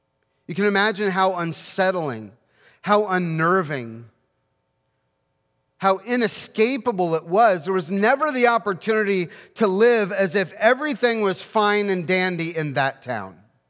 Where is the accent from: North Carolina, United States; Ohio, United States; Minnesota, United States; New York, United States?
Ohio, United States; Dunkirk; I grew up in Dunkirk, Ohio, a town, when you're optimistic, was 900 people.